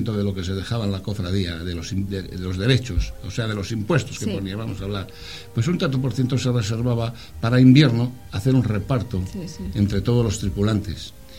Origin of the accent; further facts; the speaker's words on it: Laredo, Cantabria, Spain; born there; Yo nací en La Rayusera, que será la calle más típica de Laredo.